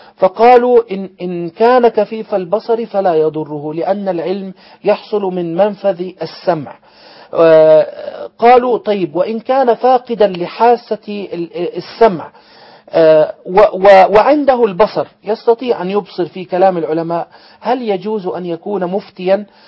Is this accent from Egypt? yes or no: yes; Egypt